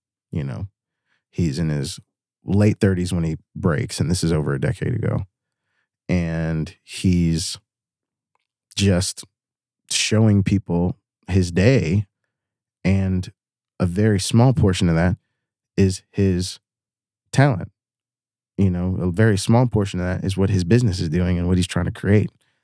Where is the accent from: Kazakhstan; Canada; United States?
Canada; Ontario; And I grew up in Chemical Valley.